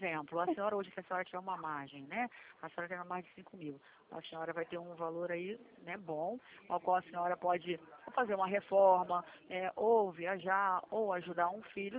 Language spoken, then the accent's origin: Portuguese; Brazil